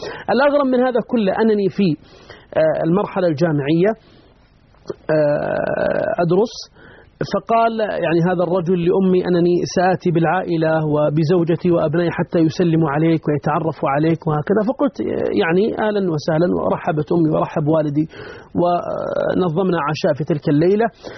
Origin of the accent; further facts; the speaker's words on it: Taif, Makkah Province, Saudi Arabia; وأنا من أهل الطائف، فوالدتي يعود عروقها إلى أبها تحديدا النماص.